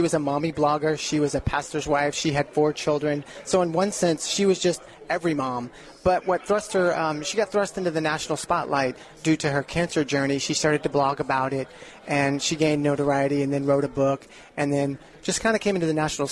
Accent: Houston, Texas, United States; Texas. Houston, Texas.

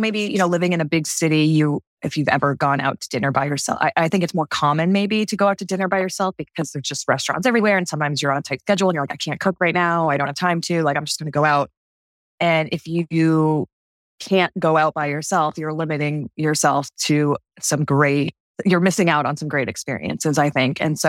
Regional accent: Martha's Vineyard, Massachusetts, United States; I'm originally from Martha's Vineyard, Massachusetts. My parents were total hippies, and they taught me how to live off the land.

